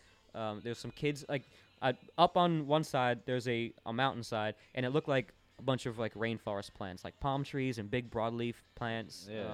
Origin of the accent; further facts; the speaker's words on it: Orlando, Florida, United States; Hurricane Irma makes an eastern turn and slams into my hometown of Orlando, Florida.